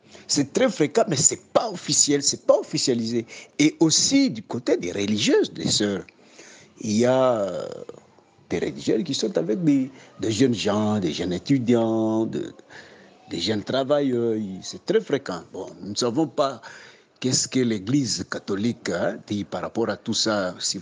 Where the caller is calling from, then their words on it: Lubumbashi, Haut-Katanga, DR Congo; Ici, chez nous, au Congo, à Lubumbashi, précisément là que je suis